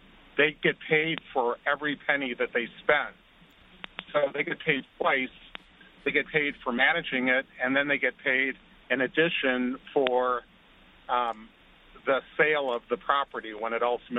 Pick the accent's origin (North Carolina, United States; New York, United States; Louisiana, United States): New York, United States; now in California, United States; I listen to you all the time from California. I'm a New Yorker.